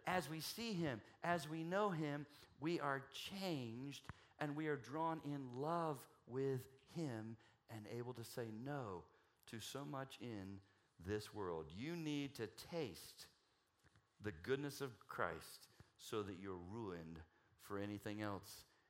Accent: Southeast, United States; But where I am, you know, where I grew up in the Southeast, it was like Myrtle Beach, Hilton Head, Daytona.

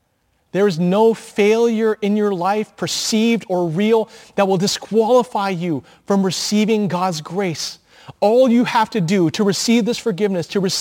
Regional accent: San Francisco, California, United States; I am from San Francisco, so therefore I am a San Francisco Giants fan.

